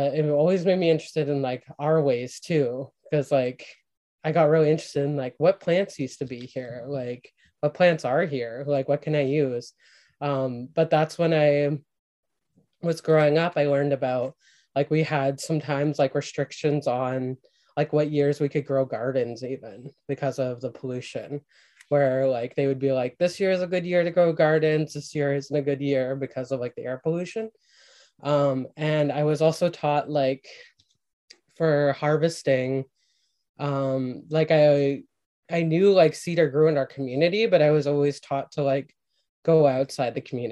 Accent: Ontario, Canada; I grew up in Canada's Chemical Valley, which holds like 40% of Canada's like petrochemical industry

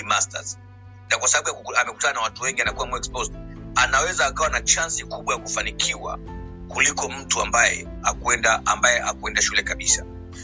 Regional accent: Mwanza, Tanzania; born there; kwa sababu mimi sijazaliwa Kilimanjaro, mimi nimezaliwa Mwanza.

